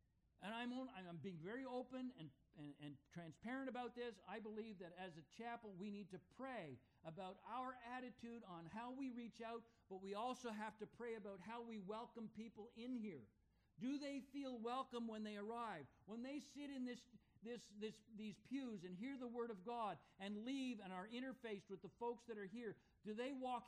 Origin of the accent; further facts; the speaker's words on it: Montreal, Quebec, Canada; do you know a church in Montreal that we can go to? Happened to be my hometown?